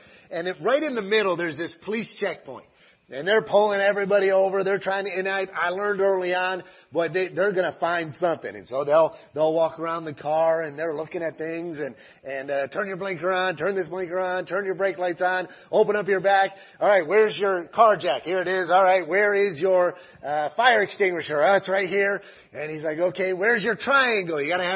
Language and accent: English; Saint-Louis, Senegal; I'll say, yes, I'm a son of Indar.